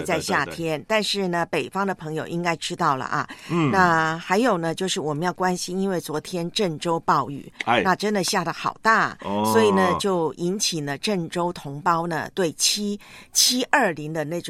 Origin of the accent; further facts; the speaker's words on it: Taiwan; 所以我们的父亲节在台湾啊，我的老家，爸爸们可厉害了